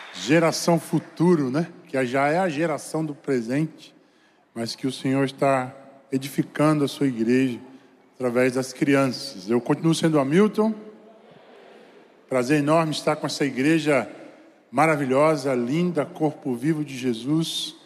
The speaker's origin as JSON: {"language": "Portuguese", "region": "São Paulo", "country": "Brazil", "tie": "born there", "lives_now": "Ceará, Brazil", "said": "eu sou paulista de nascimento, conterrâneo do pastor Armando, e talvez mais alguns paulistas aqui entre nós, mas sou cearense de coração, já há 15 anos aqui"}